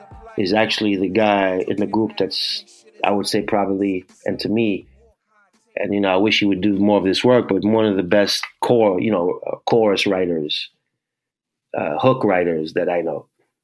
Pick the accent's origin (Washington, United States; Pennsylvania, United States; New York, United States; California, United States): New York, United States; And then, you know, I grew up in New York, 13, 14, in 84, 85